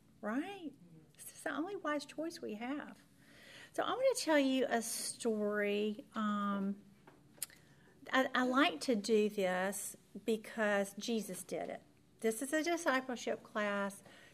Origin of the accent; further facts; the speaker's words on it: Birmingham, Alabama, United States; I'm from Birmingham, but I really wanted